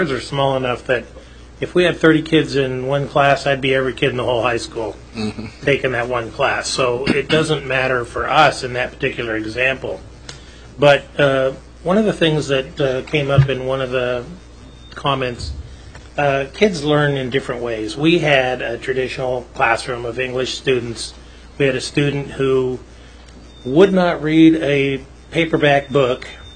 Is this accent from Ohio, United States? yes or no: no; Anchorage, Alaska, United States; I grew up in Anchorage in the 50s. I came back to Alaska in the 80s.